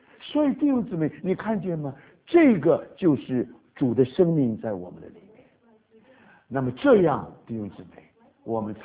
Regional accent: China; 我们中国人有一句话说门都没有，你懂什么意思吗？

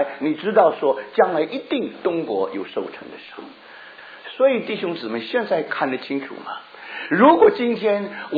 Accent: China; 我们中国人讲说无花果树是没有花的果

